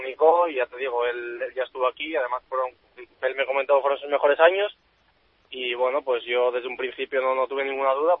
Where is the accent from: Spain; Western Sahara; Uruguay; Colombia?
Spain; Asturias; yo vengo de Asturias, ahí también hay un derbi que es el Sporting Oviedo, tuve la suerte de jugar un par de días con el filial